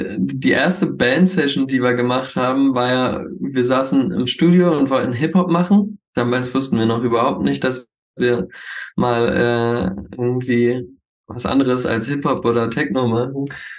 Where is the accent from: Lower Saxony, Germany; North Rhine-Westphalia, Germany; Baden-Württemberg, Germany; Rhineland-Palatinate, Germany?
Lower Saxony, Germany; Hildesheim; now in Hanover, Germany; Also wir kommen alle aus Hildesheim und sind alle, glaube ich, zu verschiedenen Zeitpunkten nach Hannover gezogen